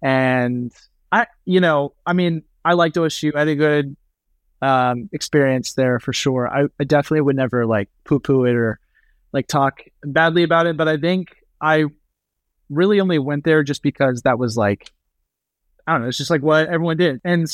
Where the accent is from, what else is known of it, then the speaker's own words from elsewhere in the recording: Tulsa, Oklahoma, United States; Well, it's like also I feel like growing up in Tulsa.